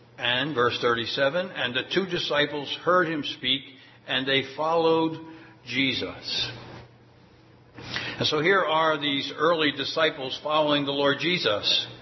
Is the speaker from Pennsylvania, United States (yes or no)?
yes; Philadelphia, Pennsylvania, United States; Much like today, if, like myself, I was raised in Philadelphia, people say to me, "Oh, I can tell from you're from Philadelphia."